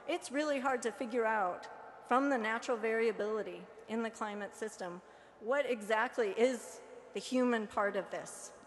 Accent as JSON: {"language": "English", "region": "Nebraska", "country": "United States", "tie": "born or raised there", "said": "I was raised in Nebraska, close to the edge of the Dust Bowl, and you don't see a field that doesn't have a line of trees next to it."}